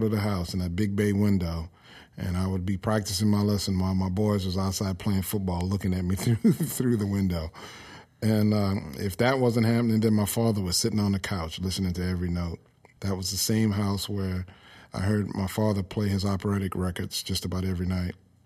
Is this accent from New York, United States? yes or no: no; New Orleans, Louisiana, United States; 3916 Odin Street is the house, is the address of the house that I grew up in New Orleans for the most part of my life. When I was a little kid, we lived in the Lower Ninth Ward